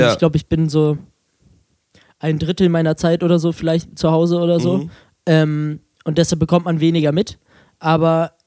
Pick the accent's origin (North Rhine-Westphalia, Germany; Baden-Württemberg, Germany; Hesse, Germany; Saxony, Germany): North Rhine-Westphalia, Germany; Euskirchen; Ich komme aus Euskirchen.